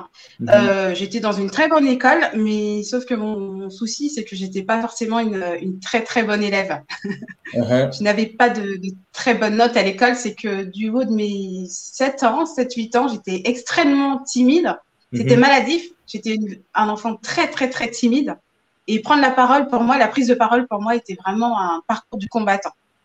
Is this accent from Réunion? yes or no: no; Libreville, Estuaire, Gabon; now in France; bientôt 21 ans. Donc, je suis à Libreville, au Gabon. Mm-hmm. J'ai grandi à Libreville. J'ai fait toute ma scolarité là-bas, notamment de la maternelle jusqu'en troisième de mémoire